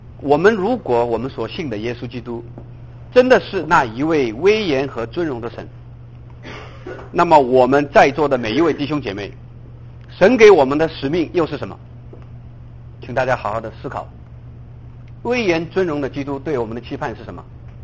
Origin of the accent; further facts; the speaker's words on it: China; 对于我们中国人来说，对于戴德森有一个非常非常深厚的感情